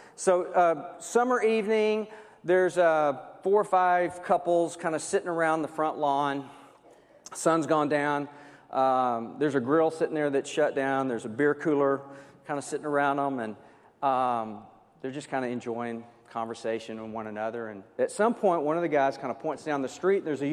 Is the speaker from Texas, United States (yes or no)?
yes; Texas, United States; accent: southern; You may sense a little southern deal. So I'm from Texas.